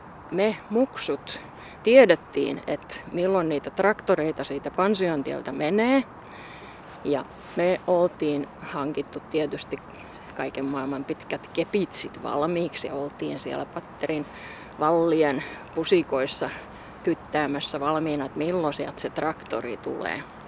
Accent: Turku, Southwest Finland, Finland; mä olen ihan syntyperäinen, aito alkuperäinen patterihakalainen, muinaisjäännös voi sanoa. Olen tietysti Heidekenillä syntynyt, niin kuin turkulaisen kuuluu, mutta sieltä, kun tuotiin mun kotiin tuohon Kanslerintie 6

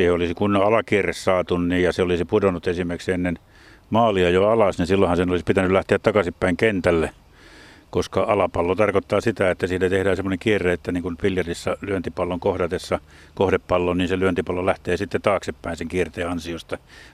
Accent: Jyväskylä, Central Finland, Finland; olen Jyväskylästä kotoisin.

